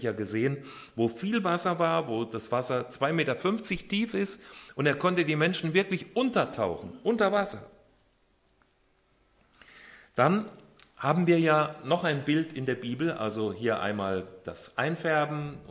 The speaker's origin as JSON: {"language": "German", "region": "Hesse", "country": "Germany", "tie": "born or raised there", "said": "Ich komme aus Hessen, aus der Nähe von Kassel. Da bin ich geboren und aufgewachsen."}